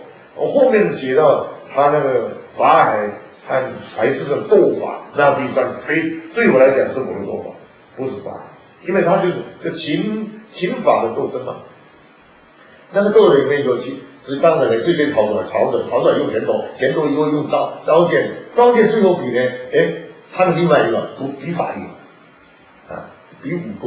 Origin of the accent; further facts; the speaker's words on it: Taiwan; 因为我是台湾人嘛